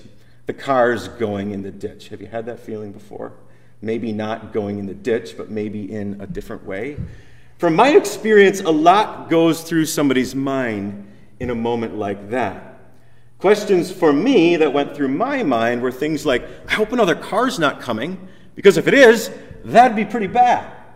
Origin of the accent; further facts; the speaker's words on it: Wisconsin, United States; And I'm from a little tiny town in northern Wisconsin.